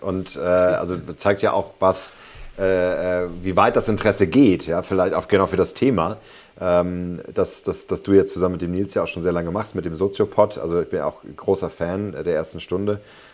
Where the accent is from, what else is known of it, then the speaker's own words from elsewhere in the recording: Berlin, Germany; Als Berliner